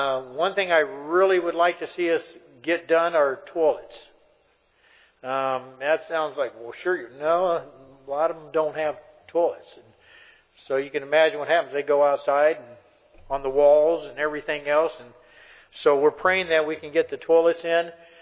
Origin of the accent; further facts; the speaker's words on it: United States; You know, I'm American. We're used to things happening.